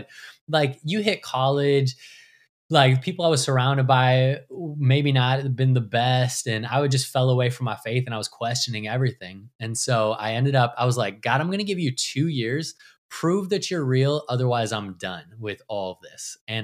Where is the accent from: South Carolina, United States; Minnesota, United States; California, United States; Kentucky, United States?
Minnesota, United States; Minneapolis; And I'm from Minneapolis. It's cold here.